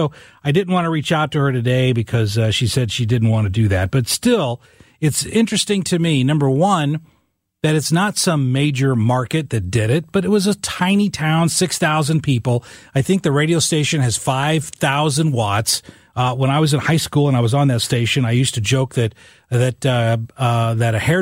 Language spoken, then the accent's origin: English; West Frankfort, Illinois, United States; was in my hometown of West Frankfort, Illinois, population 6,000 people